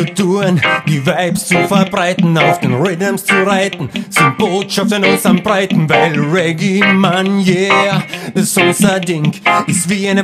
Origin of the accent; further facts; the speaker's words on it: Carinthia, Austria; Weil bei uns in Kärnten ist es nicht so